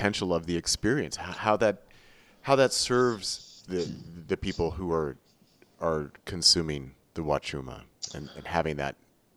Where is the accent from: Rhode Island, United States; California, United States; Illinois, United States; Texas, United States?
California, United States; Isla Vista; growing up in Isla Vista, the community around University of California, Santa Barbara, that's where my dad was doing postgraduate work or graduate work when I was born.